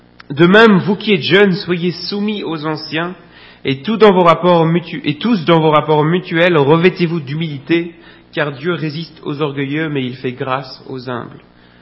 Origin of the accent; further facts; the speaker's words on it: Belgium; On est belges dans la plupart de la pièce